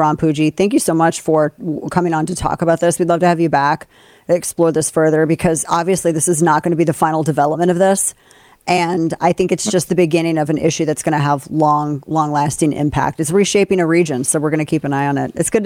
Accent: Missouri, United States; He ran for Missouri House of Representatives from my home state of Missouri

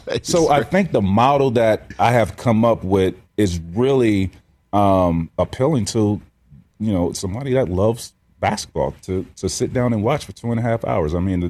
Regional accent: Florida, United States; I grew up in Central Florida, and there was a lot of guys in my area that were really good.

